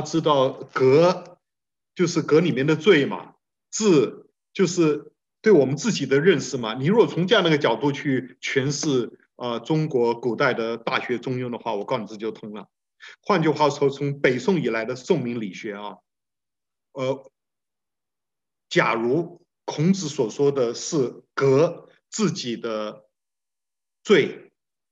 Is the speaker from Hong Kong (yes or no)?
no; Taiwan; also born or lived in Taipei, Taiwan; 我小的时候是在乡下长大的，那么大概台湾乡下哈，然后初中。高中就好一点，高中就到台北读书